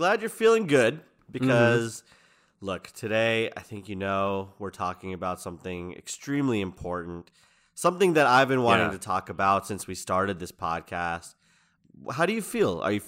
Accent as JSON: {"language": "English", "region": "Georgia", "country": "United States", "tie": "born or raised there", "said": "So, I grew up in Georgia, and I went to a very kind of, for lack of a better word, not multicultural college, right?"}